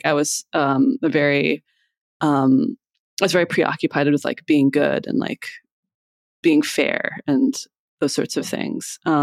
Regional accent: Iowa, United States; moved away as an adult; now in Philadelphia, United States; I grew up in Iowa and then I moved here to go to college and then moved into this neighborhood and like stayed in this neighborhood for like about 7 years.

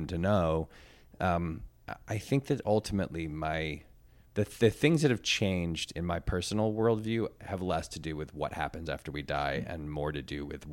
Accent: Connecticut, United States; His character on The Office, Andy Bernard, was from Connecticut, and I'm from Connecticut. And he was like a real sweet spot for me of like a certain kind of Connecticut prepster that I grew up

